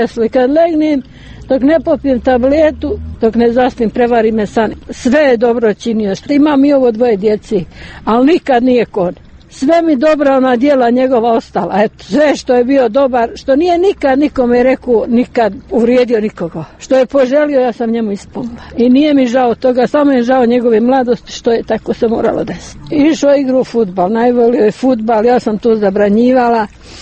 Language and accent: Bosnian; Bratunac, Republika Srpska, Bosnia & Herzegovina; Iz Bratunca sam